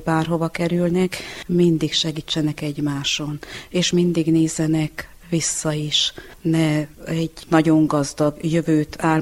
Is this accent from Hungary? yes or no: no; Gheorgheni, Harghita, Romania; A ház, ahol születtünk, testvéremmel oda szoktunk hazamenni, meg a fiammal.